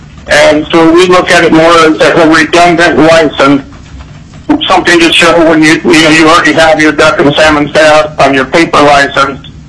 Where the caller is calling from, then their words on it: Fairbanks, Alaska, United States; I'm the Executive Director of Resident Hunters of Alaska. I'm calling from Fairbanks today for my organization.